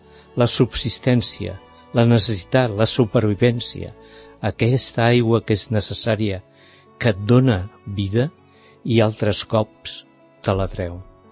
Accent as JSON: {"language": "Catalan", "town": "Badia del Vallès", "region": "Catalonia", "country": "Spain", "said": "sóc de Badia del Vallès"}